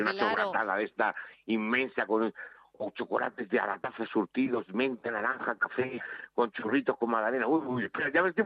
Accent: Pinto, Community of Madrid, Spain; vuelvo a mi pueblo y he vuelto a lo que más me gusta, que es el chocolate. Y entonces, que te diga, en Pinto, en mi pueblo

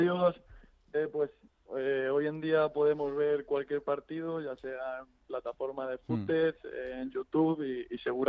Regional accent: Sonseca, Castilla-La Mancha, Spain; Bueno, yo he tenido la suerte de criarme con los goles

